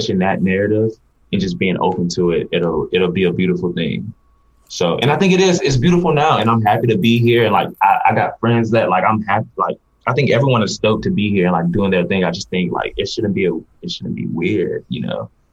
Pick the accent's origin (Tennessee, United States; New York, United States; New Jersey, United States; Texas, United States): Texas, United States; I grew up in Texas and Black people, we've always loved her.